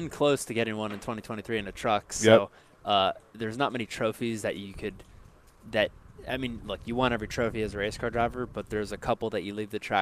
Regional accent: Miami, Florida, United States; I had 5 acres where I grew up in Miami

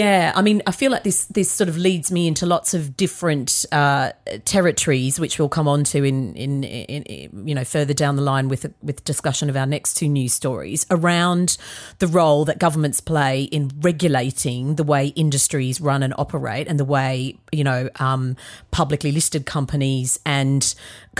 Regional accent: Australia; accent: Australian; I'm going to blame it on my Australian accent.

